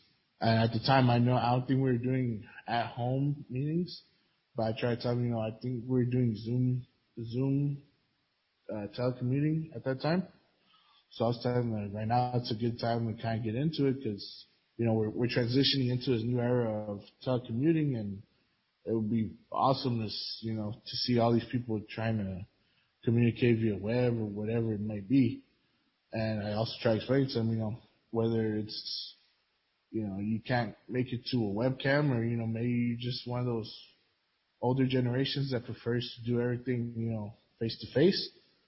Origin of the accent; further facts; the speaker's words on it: Brawley, California, United States; Being as I am from Brawley, you know, it just seemed perfect for me.